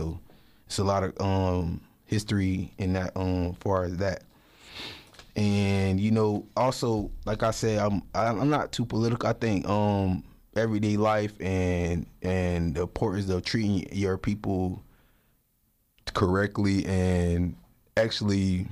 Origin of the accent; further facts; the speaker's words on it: Florida, United States; and I'm from Florida, so I know how important it is to keep that important